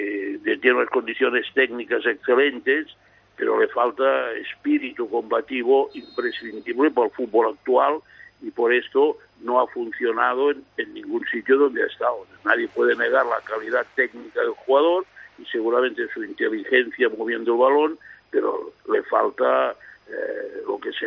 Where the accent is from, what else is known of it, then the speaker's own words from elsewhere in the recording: Guimerà, Catalonia, Spain; desde que estuvimos en Galicia hasta Peralada, Guimerá, mi pueblo.